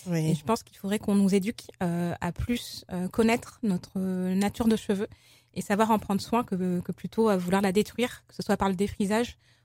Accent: Pessac, Nouvelle-Aquitaine, France; also born or lived in Paris; j'ai 38 ans, je suis bordelaise d'origine ivoirienne. J'ai grandi donc à Bordeaux-Pessac. D'accord. Et j'ai vécu plusieurs années à Paris. Et je suis rentrée il y a 3 ans grâce à la crise sanitaire à Bordeaux.

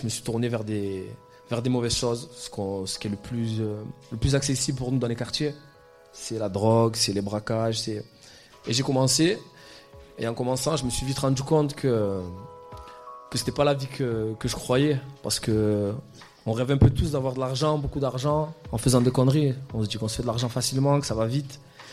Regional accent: Marignane, Provence-Alpes-Côte d'Azur, France; je suis né à Marseille, j'ai vécu à Marseille, Marignane exactement

